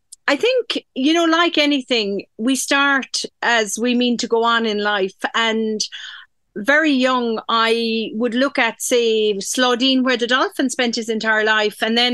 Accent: Dingle, County Kerry, Ireland; my mother is from Donegal. So we gravitated back down to Dingle. And from a very young age, I grew up swimming in Dingle Bay.

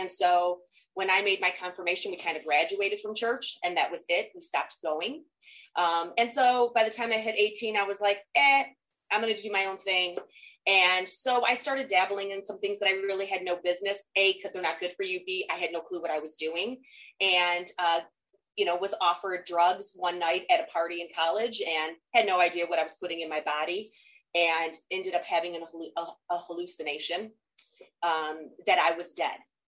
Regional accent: Detroit, Michigan, United States; And born and raised in Detroit, in Metro Detroit. I have always lived here, never lived anyplace else.

